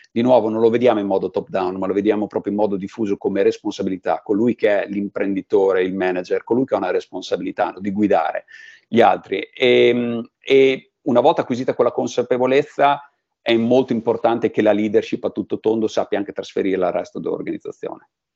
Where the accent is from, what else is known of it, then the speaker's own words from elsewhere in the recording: Ravenna, Emilia-Romagna, Italy; Anch'io nato e cresciuto in Romagna, quindi sono nato e cresciuto a Ravenna per poi spostarmi, no? Per studi e carriera